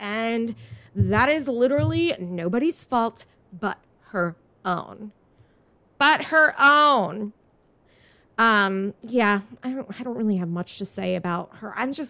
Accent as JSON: {"language": "English", "town": "Staten Island", "region": "New York", "country": "United States", "tie": "born or raised there", "also_born_or_lived": "New Jersey", "said": "Because obviously I grew up in New York, well, Staten Island, New York, which is pretty much New Jersey. Then we moved to Jersey."}